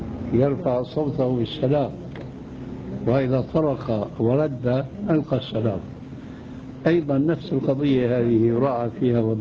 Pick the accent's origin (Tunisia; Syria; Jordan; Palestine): Jordan; هذه النغمات في عندنا في الأردن تشبه موسيقى